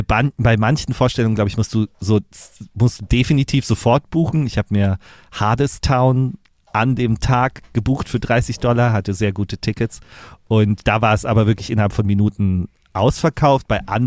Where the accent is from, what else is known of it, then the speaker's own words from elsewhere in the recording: Germany; hallo, ich bin aus Deutschland, ich bin alleine hier